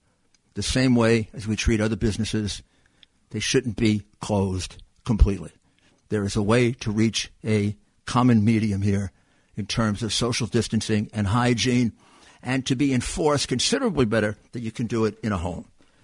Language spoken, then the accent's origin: English; United States; as an American, you have to respect the primacy of freedom of religion.